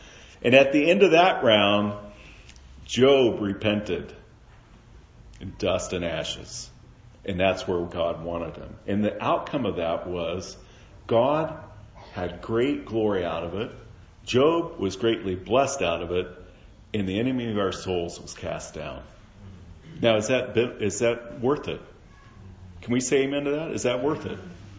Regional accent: Kansas, United States; Now, I'm from Kansas. I know a little bit about tornadoes.

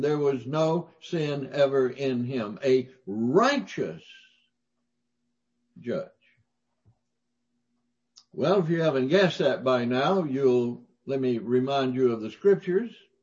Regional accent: Mississippi, United States; Now, I was raised in the South, in Mississippi.

